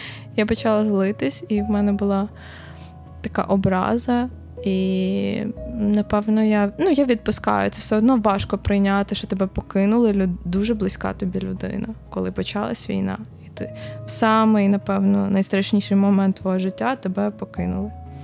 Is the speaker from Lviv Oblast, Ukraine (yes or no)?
no; Crimea, Ukraine; moved away; also born or lived in Kyiv; я і так вже втрачала дім, бо я з Криму, і я, типу, довго шукала свій дім, потім він в мене з'явився в Києві